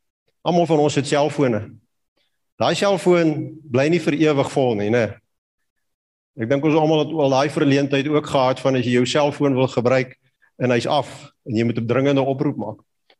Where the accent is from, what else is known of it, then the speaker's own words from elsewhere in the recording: Northern Cape, South Africa; ek het groot geword in die Kalahari. Min of meer bietjie noord van waar Androle op die oomblik is.